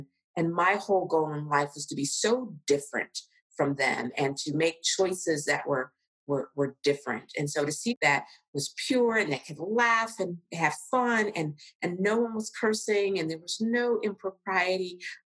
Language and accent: English; Cincinnati, Ohio, United States; Yes, I was raised in Cincinnati, Ohio, Southern Ohio. And so with a grandmother and a great grandmother.